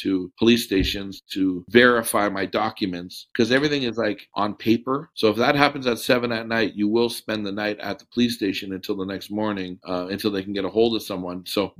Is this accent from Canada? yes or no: yes; Canada; I say we. I'm Canadian.